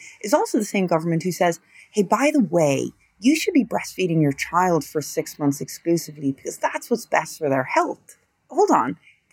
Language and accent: English; Ireland; Maybe it's me being an Irish Catholic woman.